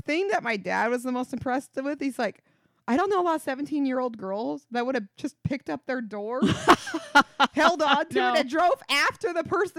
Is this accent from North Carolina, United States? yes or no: no; Linden, New Jersey, United States; I smelled something weird on him, but I'm from Linden.